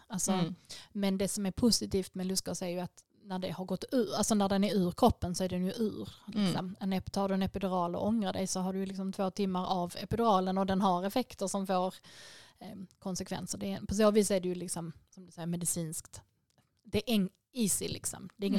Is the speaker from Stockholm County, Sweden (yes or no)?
no; Skåne, Sweden; Men vi skåningar säger ju läppsyl till allt